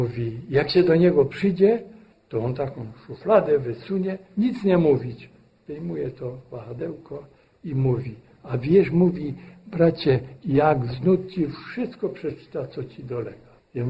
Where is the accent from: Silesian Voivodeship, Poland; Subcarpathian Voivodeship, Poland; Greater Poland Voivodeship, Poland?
Silesian Voivodeship, Poland; Cieszyn; U nas w Cieszynie też takie kursy urządzali.